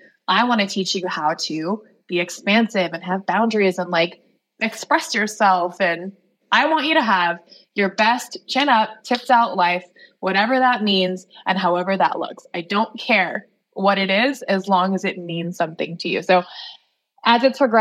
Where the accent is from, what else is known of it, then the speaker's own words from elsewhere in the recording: Hawaii, United States; now in Seattle, United States; I'm from Hawaii. I live in Seattle.